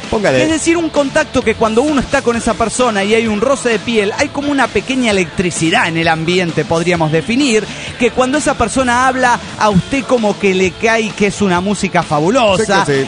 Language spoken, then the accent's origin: Spanish; Cholula, Puebla, Mexico; soy el … en Cholula, Puebla